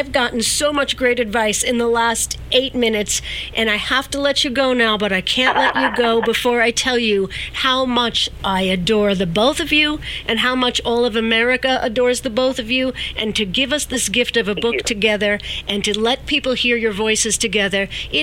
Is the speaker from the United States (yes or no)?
yes; Verplanck, New York, United States; had a wonderful Mother's Day drive-through celebration in my hometown of Verplank.